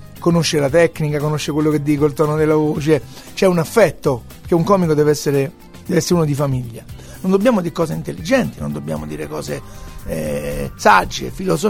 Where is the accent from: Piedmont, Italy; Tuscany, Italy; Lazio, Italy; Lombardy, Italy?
Lazio, Italy; Rome; No, romano, quello romano.